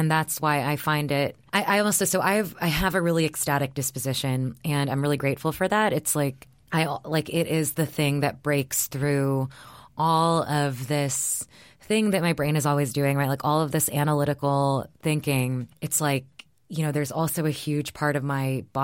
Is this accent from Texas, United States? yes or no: yes; Texas, United States; It was like the world that I grew up in Texas.